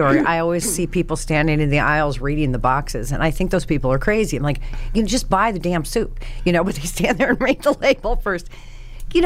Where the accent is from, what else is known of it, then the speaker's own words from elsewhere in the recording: Iowa, United States; also born or lived in Colorado; I mean, I grew up in Iowa and Colorado, four kids, didn't have a lot of money.